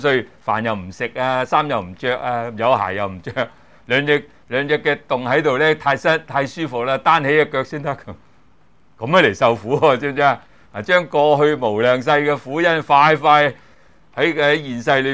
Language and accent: Cantonese; China; 我哋中國人好興講呢句説話噶嘛，係咪？